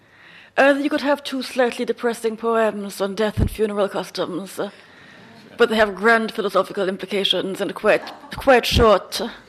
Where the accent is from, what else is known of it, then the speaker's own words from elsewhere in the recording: Trinidad & Tobago; born there; I was born in Trinidad in 1973.